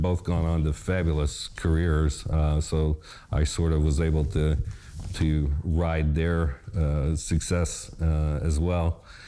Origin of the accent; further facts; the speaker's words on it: Dallas, Texas, United States; and because I grew up in Dallas, so I knew in a way.